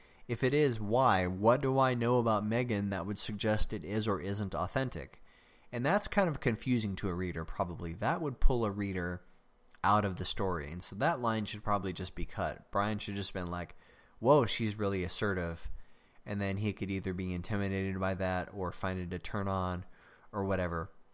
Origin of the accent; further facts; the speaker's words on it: Oklahoma, United States; I'm from Oklahoma, so I can do that. I can talk about my people that way.